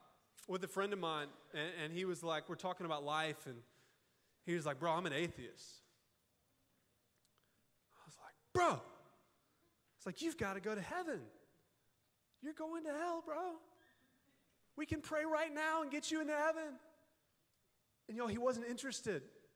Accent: the South, United States; I grew up in the South, so you know what that means.

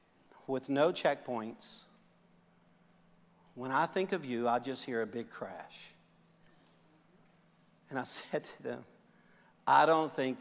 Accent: Baton Rouge, Louisiana, United States; and I know because I'm from Baton Rouge

